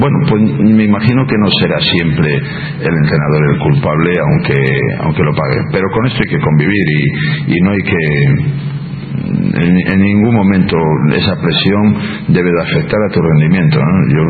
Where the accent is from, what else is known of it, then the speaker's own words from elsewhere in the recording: Granada, Andalusia, Spain; Soy de Granada y del Atlético de Madrid.